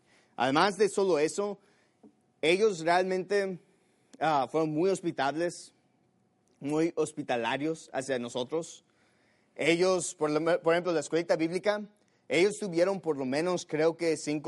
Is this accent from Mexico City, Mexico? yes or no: yes; Mexico City, Mexico; born there; yo soy mexicano. Yo nací en la Ciudad de México.